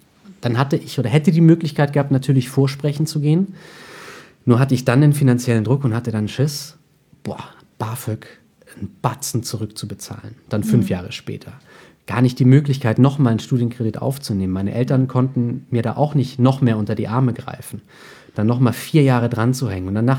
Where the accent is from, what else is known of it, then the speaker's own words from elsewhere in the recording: Überlingen, Baden-Württemberg, Germany; born there; Ich bin geboren in Überlingen am Bodensee, spreche kein Wort Rumänisch. Meine Eltern sprechen Rumänisch.